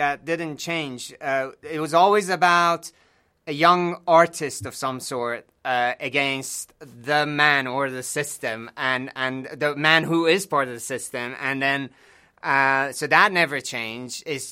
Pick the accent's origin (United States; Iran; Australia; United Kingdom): Iran; Also, growing up in Iran, this is something I was like talking to a friend of mine.